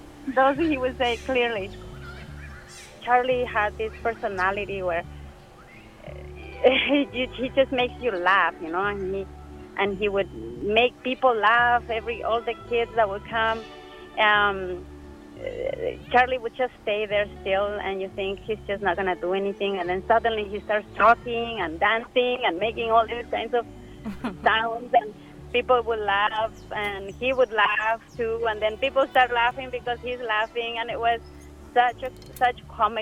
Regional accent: Puerto Escondido, Oaxaca, Mexico; I come from the state of Oaxaca, which is on the Pacific coast. And my hometown is a fishing village called Puerto Escondido.

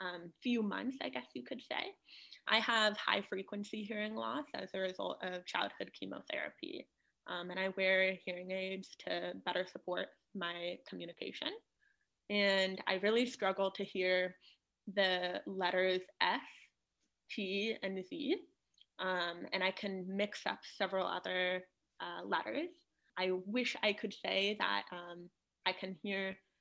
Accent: California, United States; not just in British Columbia, but within my home state of California.

